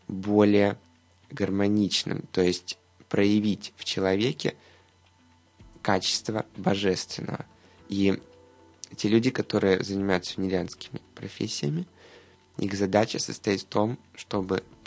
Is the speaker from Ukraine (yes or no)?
yes; Ukraine; Ну, вот я с Украины.